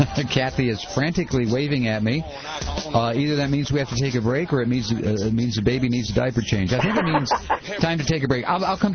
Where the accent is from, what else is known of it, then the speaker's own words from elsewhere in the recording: United States; I'm an American people